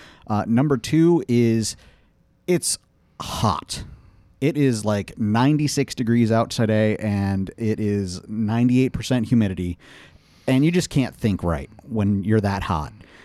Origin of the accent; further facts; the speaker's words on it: Michigan, United States; I grew up in Michigan